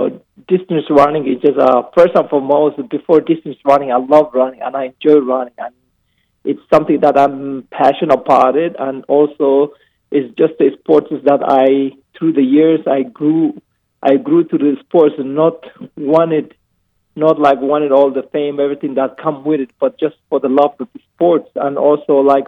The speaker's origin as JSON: {"language": "English", "country": "Somalia", "tie": "born or raised there", "moved": "yes", "lives_now": "United States", "said": "growing up in Somalia, coming to U.S., what this country has done for me."}